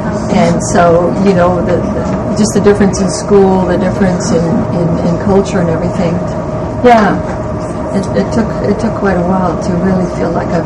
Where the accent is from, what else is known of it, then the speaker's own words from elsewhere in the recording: Netherlands; now in United States; Well, we're originally from Holland, and I was born in Holland.